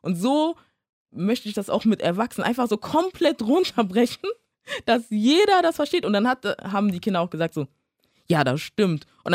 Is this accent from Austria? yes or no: no; Ghana; ich wurde ja auch in Ghana geboren, ich komme aus Ghana.